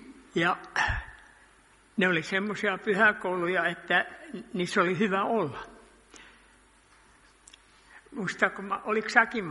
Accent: Jakobstad, Ostrobothnia, Finland; Mähän olen syntynyt täällä Pietarsaaressa ensimmäisenä meidän perheen lapsista. Me asuimme silloin tuolla pormestarin saaressa siellä höyrysahalla.

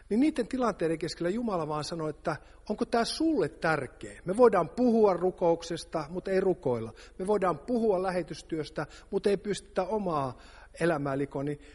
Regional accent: Savonia, Finland; mä oon itse savolainen.

